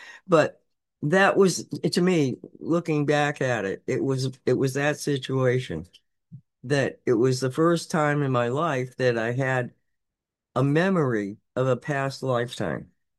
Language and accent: English; Massachusetts, United States; I was a fan of his. I grew up in Massachusetts.